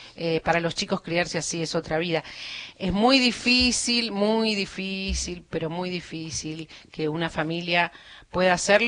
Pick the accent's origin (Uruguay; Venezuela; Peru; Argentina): Argentina; como ciudadanos, digamos, ¿no? Como argentinos